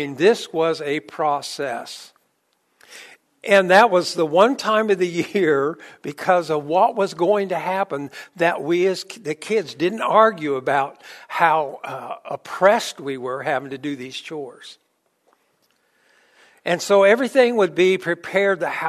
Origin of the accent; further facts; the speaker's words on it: Remington, Indiana, United States; also born or lived in Farmer City, Illinois; When we were children growing up, we moved from Farmer City, Illinois to Remington, Indiana. And as a child, that was about 50 light years away from civilization and from the family that we loved.